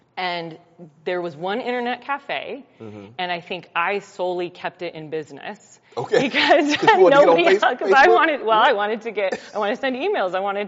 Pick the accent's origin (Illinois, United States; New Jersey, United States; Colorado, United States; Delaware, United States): Colorado, United States; Colorado Springs; I mean, I grew up in Colorado Springs, so Focus on the Family was a huge part of that, right?